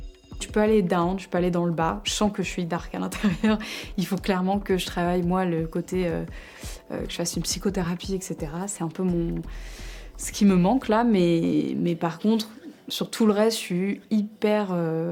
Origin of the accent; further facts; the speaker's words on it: France; j'ai 27 ans, c'est horrible de me dire ça, je suis française.